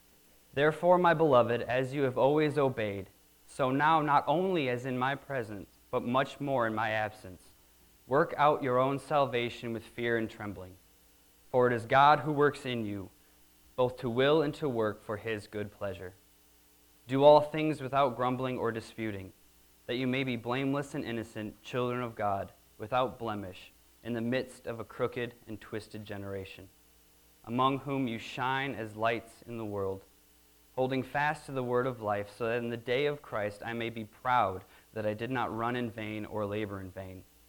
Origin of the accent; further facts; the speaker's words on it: Alpena, Michigan, United States; I'm from Alpena. Me and my family originate from there.